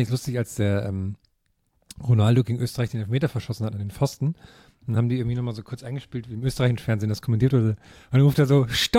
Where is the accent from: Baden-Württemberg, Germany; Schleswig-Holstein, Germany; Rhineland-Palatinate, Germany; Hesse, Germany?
Baden-Württemberg, Germany; Stuttgart; naja, wir sind aus Stuttgart.